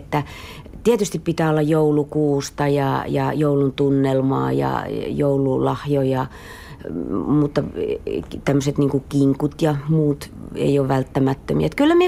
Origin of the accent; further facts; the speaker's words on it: Imatra, South Karelia, Finland; born there; Itse asiassa olen syntynyt Imatralla. Sen takia minä puhun mie ja sie. En ollenkaan siksi, että olen muuttanut Lappiin, vaan tämä on ihan minun oma kieli.